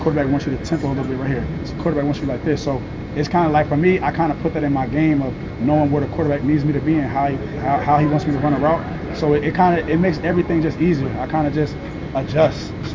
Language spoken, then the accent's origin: English; United States; because, you know, me being American and, you know, not really knowing all my history and things like